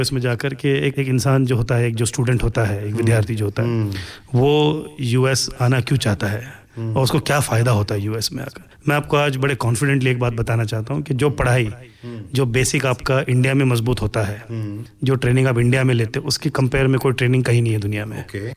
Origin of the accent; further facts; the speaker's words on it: Mumbai, Maharashtra, India; moved away as an adult; also born or lived in Switzerland; मैं यहीं पर बॉम्बे में पैदा हुआ हूँ और बॉम्बे में ही बड़ा पड़ा हूँ।